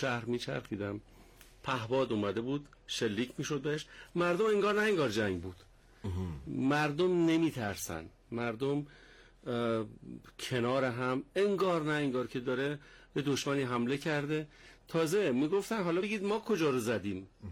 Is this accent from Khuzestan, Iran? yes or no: no; Khorramabad, Lorestan, Iran; من اهل خرم‌آبادم